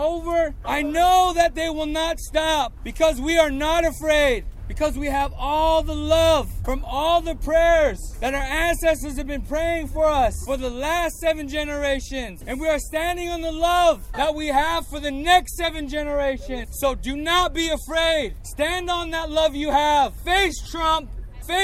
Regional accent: Montana, United States; I'm from the Blackfeet Nation.

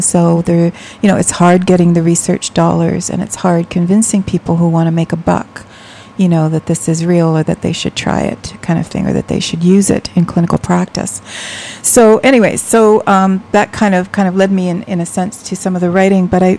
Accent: New York City, New York, United States; born there; I was born in New York City. My parents were kind of activists during the Civil Rights era, the AIM movement, the American Indian Movement era, and they were quite active.

